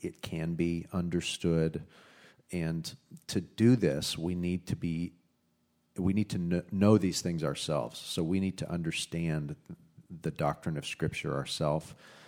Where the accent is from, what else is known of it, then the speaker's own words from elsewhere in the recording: Texas, United States; I grew up in the Bible Belt of Texas, and there's a good reason that it's called the Bible Belt, because everybody down there believes that the Bible is true.